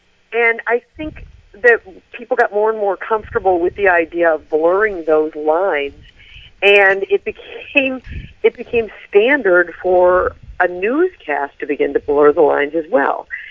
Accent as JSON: {"language": "English", "town": "St. Louis", "region": "Missouri", "country": "United States", "said": "I'm originally from the Midwest, from St. Louis, and my husband and I met at the University of Missouri, where I got a journalism degree a few years ago."}